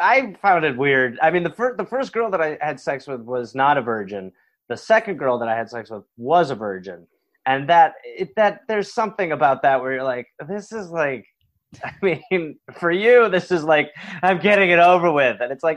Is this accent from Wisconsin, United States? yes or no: yes; Milwaukee, Wisconsin, United States; I grew up in Milwaukee, Wisconsin.